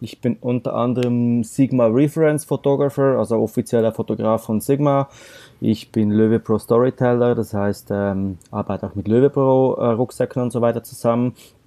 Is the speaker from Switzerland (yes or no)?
yes; Switzerland; bin aus der Schweiz